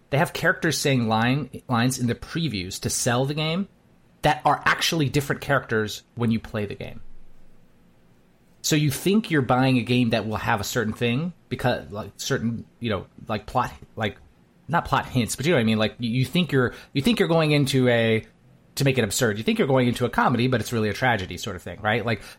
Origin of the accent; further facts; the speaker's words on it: Michigan, United States; Well, we could bore the audience by talking about Michigan, because you know I grew up in Michigan.